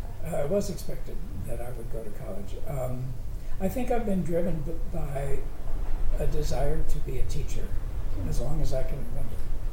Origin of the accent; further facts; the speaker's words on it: Minneapolis, Minnesota, United States; Growing up in Minneapolis was wonderful. I remember walking everywhere.